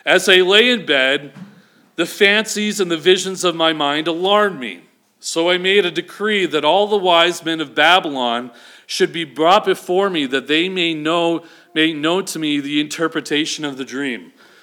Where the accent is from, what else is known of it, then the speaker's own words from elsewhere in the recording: Vancouver, British Columbia, Canada; I'm from Vancouver, right? And it's a beautiful city.